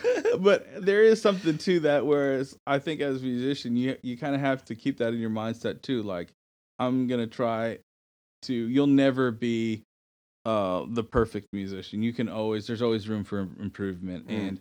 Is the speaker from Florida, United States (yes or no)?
yes; Miami, Florida, United States; And I think, like you said, me growing up in Miami and just being like seeing what makes different races and different social economic and different, different people tick per se.